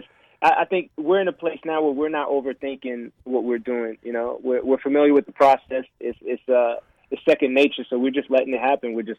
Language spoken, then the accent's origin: English; DR Congo; also born or lived in Belgium; I was born in Belgium, I was raised in the Congo